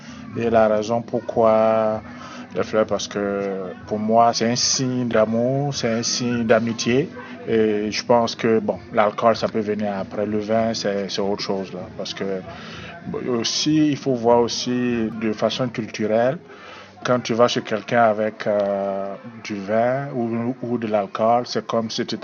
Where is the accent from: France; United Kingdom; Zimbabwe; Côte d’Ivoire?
Côte d’Ivoire; now in Saskatoon, Canada; Je suis de Saskatoon et je suis originaire de la Côte d'Ivoire.